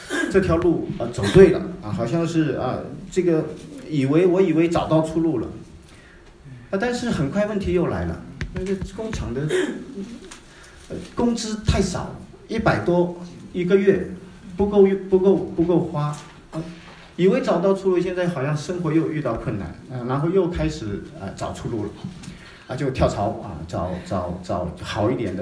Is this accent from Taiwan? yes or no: no; China; 我从小是在农村啊长大的，在中国有个非常特别的东西啊，叫户口啊